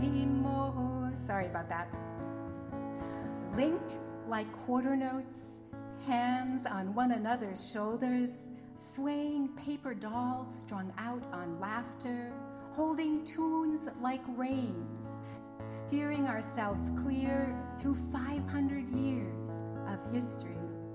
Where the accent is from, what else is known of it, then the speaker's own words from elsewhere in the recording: White Earth, Minnesota, United States; I am from White Earth. I grew up there. I'm enrolled there. I went to school in Minnesota